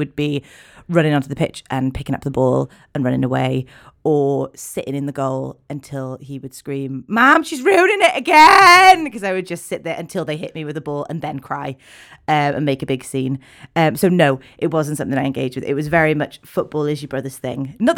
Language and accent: English; Merthyr Tydfil, Wales, United Kingdom; I grew up in Merthyr Tydfil, a football town, if you will. No, it actually is, to be fair.